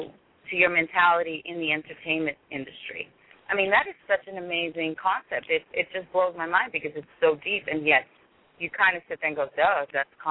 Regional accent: Lowell, Massachusetts, United States; I'm from Lowell. And I actually know Mickey Ward and Vicki Eklund and them.

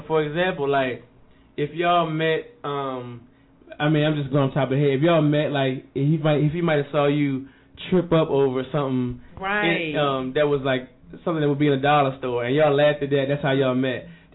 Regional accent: Richmond, Virginia, United States; this will make its way back to my hometown, Richmond.

